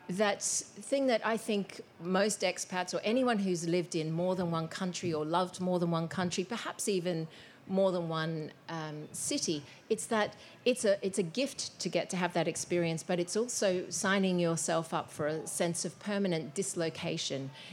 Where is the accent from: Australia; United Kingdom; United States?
Australia; as an Australian who has written a lot about in settings in the UK